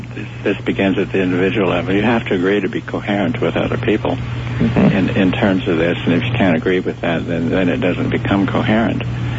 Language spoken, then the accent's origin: English; Utah, United States; also born or lived in Rocky Mountains; And I grew up in the Rockies and then later on in Utah where we had lots of hornets and yellow jackets.